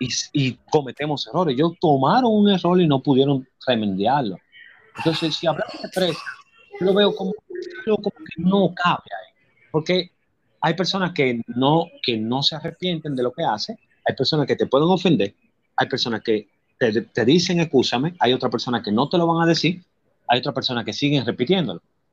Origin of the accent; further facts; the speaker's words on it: Dominican Republic; yo soy un animal y soy dominicano